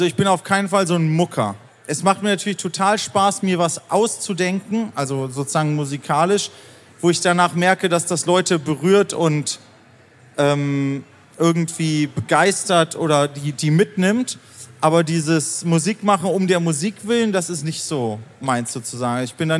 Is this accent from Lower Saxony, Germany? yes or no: yes; Göttingen, Lower Saxony, Germany; wir kommen ja aus Göttingen